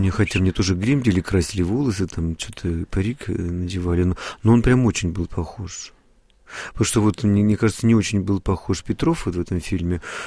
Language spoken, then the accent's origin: Russian; Chelyabinsk, Chelyabinsk Oblast, Russia; в моем родном городе Челябинске